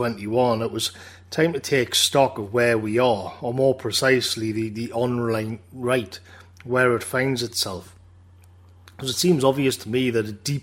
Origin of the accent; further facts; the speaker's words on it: North East England, United Kingdom; One of the problems with growing up in the Northeast and being working class is that usually you'd be taken on your summer holidays to the Northeast or some quiet spot in Northumberland